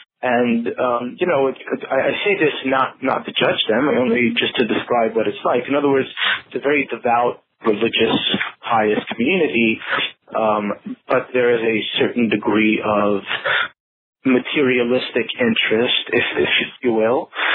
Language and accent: English; New York City, New York, United States; Well, so as I said before, I grew up in Borough Park, which is in Brooklyn, and Brooklyn is a very Hasidic neighborhood, and it is also a generally Yiddish-speaking environment.